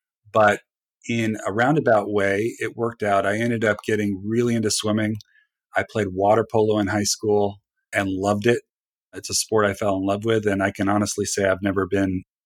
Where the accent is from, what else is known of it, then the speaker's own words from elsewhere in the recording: Redwood City, California, United States; also born or lived in Turkey; Originally from California, mostly born and bred there. Was born in Redwood City, California, in the Bay Area. Not long after I was born, we moved to Turkey, where we lived for about 5 years.